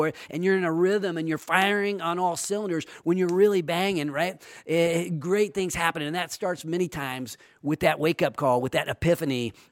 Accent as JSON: {"language": "English", "town": "Sacramento", "region": "California", "country": "United States", "tie": "born or raised there", "said": "my family, my friends, and my community, my hometown of Sacramento."}